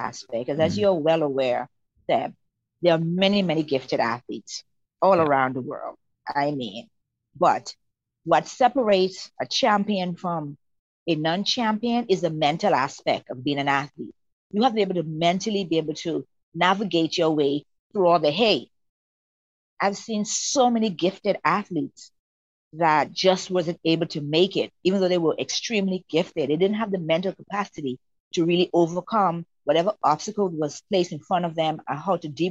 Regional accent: Bain Town, New Providence, Bahamas; So growing up in Baintown, Fleming Street to be exact, back in the 60s and in the 70s, where I grew up with a whole lot of love, first of all. But it wasn't easy for me because I grew up very, very poor.

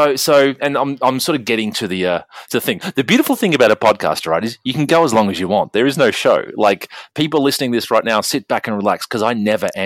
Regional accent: Australia; I'm a little country guy and I come from Australia and there's not, you know, there's not a massive population in Australia.

